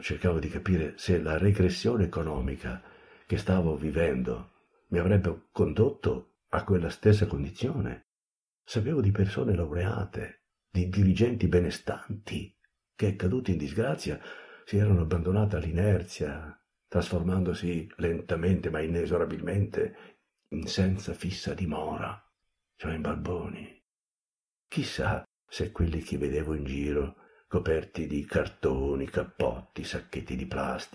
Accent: Emilia-Romagna, Italy; Dalle mie parti, a proposito del nome, si è solito chiedere come si segna in comune

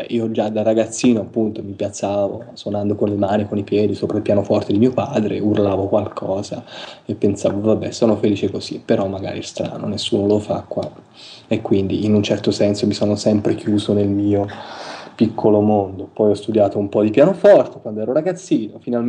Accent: Ascoli Piceno, Marche, Italy; moved away as an adult; now in Bologna, Italy; quello da cui vengo, che è il Piceno. Sono di Ascoli, ho vissuto lì tutta la mia infanzia e la mia giovinezza. Nel 98 mi sono trasferito appunto a Bologna

